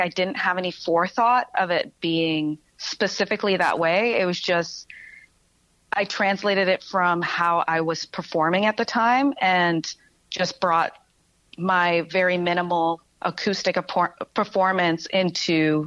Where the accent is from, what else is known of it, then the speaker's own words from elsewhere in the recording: Stoney Creek, Ontario, Canada; I'm originally from Stony Creek.